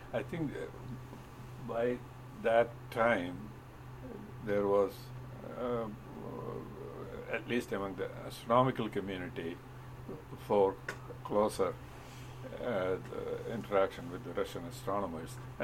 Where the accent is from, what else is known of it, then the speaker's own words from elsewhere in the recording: Kerala, India; in my home state in India, which was a communist state.